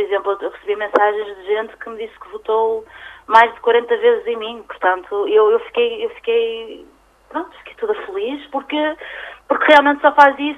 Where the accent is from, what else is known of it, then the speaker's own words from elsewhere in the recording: Barcelos, Braga, Portugal; eu sinto sempre que sou de Barcelos e que não tenciono ir para Lisboa viver.